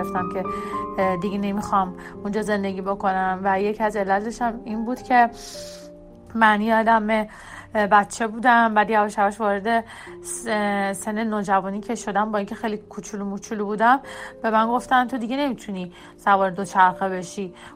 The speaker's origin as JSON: {"language": "Persian", "country": "Iran", "moved": "yes", "said": "چرا از ایران مهاجرت کردم؟ خیلی علتهای زیادی داشت."}